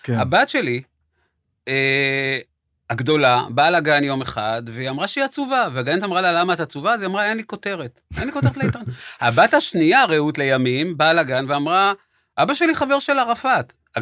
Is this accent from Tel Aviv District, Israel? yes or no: no; Kiryat Malakhi, Southern District, Israel; also born or lived in Jerusalem; אני בא מקריית מלאכי, ואני אומר את זה בגאווה, וגדלתי בפנימיה, בגיל 12 נשלחתי לבקשתי לפנימיית בויר בירושלים, גדלתי שם